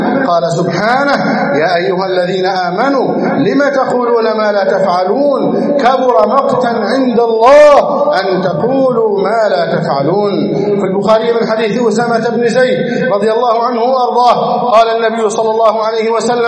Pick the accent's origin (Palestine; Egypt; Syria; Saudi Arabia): Egypt; اللهم احفظ بلدنا مصر، اللهم اجعلها سخاء رخاء